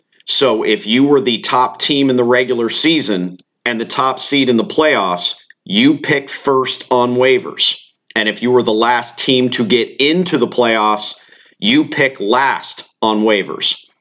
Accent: Florida, United States; I grew up over on the Gulf beaches, very familiar with John's Pass.

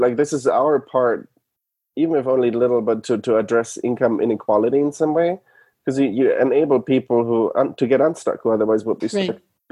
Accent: Germany; now in United States; Granted, I came from Germany, so I needed to figure out a way how to come over here

